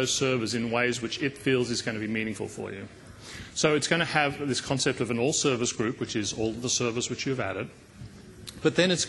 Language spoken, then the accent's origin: English; Brisbane, Queensland, Australia; I was doing a demo in my hometown of Brisbane